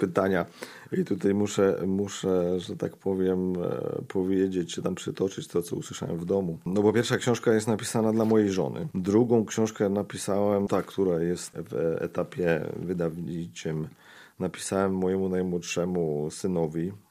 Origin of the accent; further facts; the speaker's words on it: Silesian Voivodeship, Poland; now in Rzeszów, Poland; bo ogólnie pochodzę ze Śląska. Po 2000 roku przyjechałem tutaj do Rzeszowa.